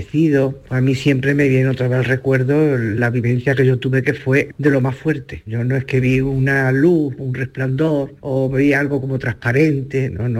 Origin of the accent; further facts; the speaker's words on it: Seville, Andalusia, Spain; Soy de Sevilla, pero vivo en un pueblo de Granada.